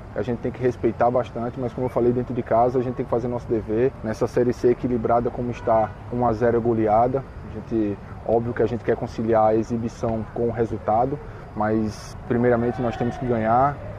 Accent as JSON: {"language": "Portuguese", "region": "Northeast Region", "country": "Brazil", "said": "Eu sou do Nordeste, eu sei o peso que tem a camisa"}